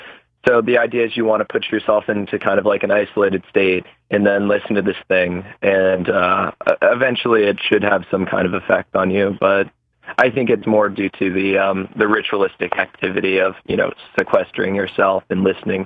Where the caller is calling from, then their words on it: Maryland, United States; from Maryland.